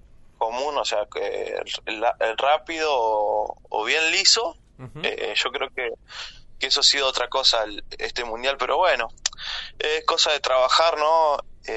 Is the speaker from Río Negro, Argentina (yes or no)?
yes; Cinco Saltos, Río Negro, Argentina; de acá, de Cinco Saltos también, así que estoy orgulloso de mi ciudad, de mi pueblo.